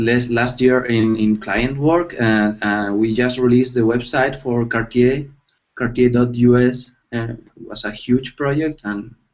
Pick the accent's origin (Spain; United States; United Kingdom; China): Spain; North Spain; now in Barcelona, Spain; I currently live in Barcelona. I'm from North Spain